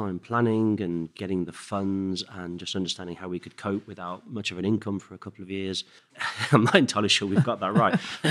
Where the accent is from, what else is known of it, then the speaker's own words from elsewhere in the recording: Midlands, United Kingdom; we're from the Midlands, but we've lived all over the UK